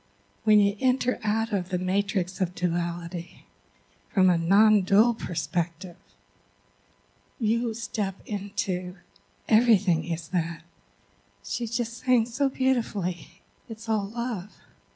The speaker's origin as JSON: {"language": "English", "town": "South Bend", "region": "Indiana", "country": "United States", "tie": "born or raised there", "said": "I grew up in South Bend, Indiana. And when you live in the Great Lakes region, you get a lot of snow."}